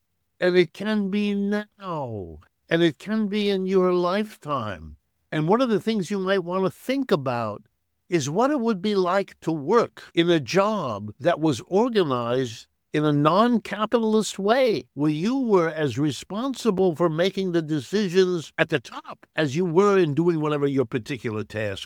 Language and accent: English; United States; born there; first language German; English is a second language; My first language is German. My mother was born in Berlin, immigrated to the United States. By the way, some of my feelings about migration is I'm the product of two immigrants. I was born in the United States